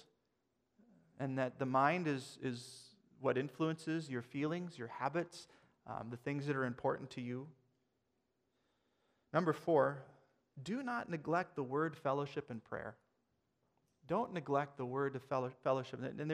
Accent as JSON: {"language": "English", "region": "Minnesota", "country": "United States", "said": "I hate mosquitoes, mostly because I'm from Minnesota."}